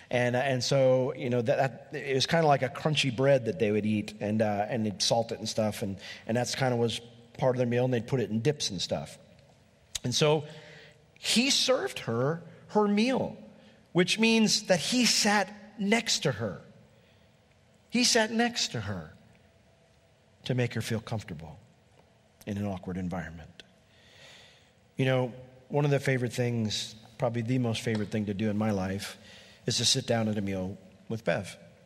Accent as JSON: {"language": "English", "town": "Altamont", "region": "New York", "country": "United States", "tie": "born or raised there", "said": "I grew up in Altamont, she grew up in Altamont, and we had a lot of memories there."}